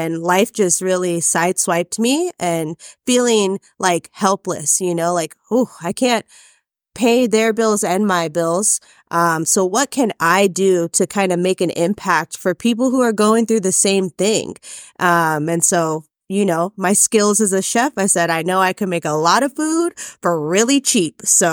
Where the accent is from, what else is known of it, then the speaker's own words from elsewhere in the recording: Oceanside, California, United States; I moved back to my hometown of Oceanside, just, you know, North San Diego.